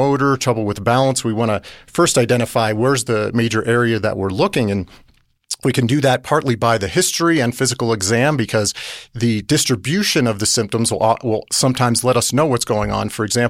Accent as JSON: {"language": "English", "region": "Arizona", "country": "United States", "tie": "born or raised there", "moved": "as an adult", "said": "I went to medical school where I grew up in Arizona, did my residency at the University of Connecticut, and then my neuromuscular fellowship at Harvard, and then moved out here about 15 years ago."}